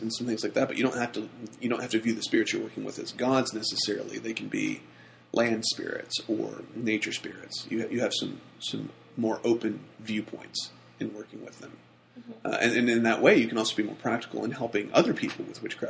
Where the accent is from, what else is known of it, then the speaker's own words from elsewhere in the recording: the South, United States; And first and foremost, I realized I'm a Southerner. I'm really proud to be a Southerner.